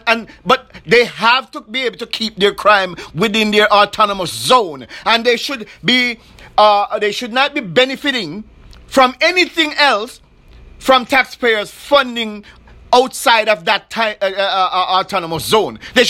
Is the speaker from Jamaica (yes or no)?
yes; Jamaica; how we as Jamaican or the Jamaican people are supposed to operate?